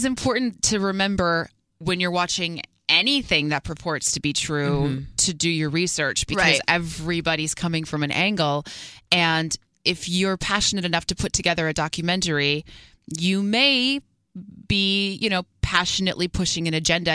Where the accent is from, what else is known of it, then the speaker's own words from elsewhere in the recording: Wisconsin, United States; when he found out I was from Wisconsin